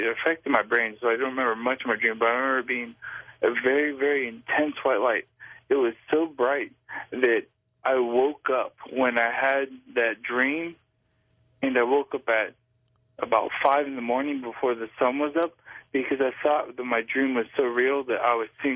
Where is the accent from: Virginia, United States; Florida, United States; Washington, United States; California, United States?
Florida, United States; Destin; Hey, I'm from Destin, Florida.